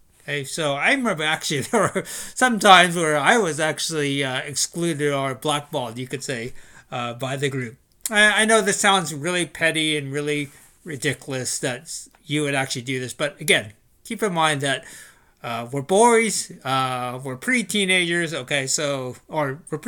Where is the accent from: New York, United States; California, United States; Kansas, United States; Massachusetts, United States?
California, United States; Sacramento; I grew up in Sacramento. I was actually born in Sacramento, and I spent the first 20 years, essentially, of my life living in Sacramento.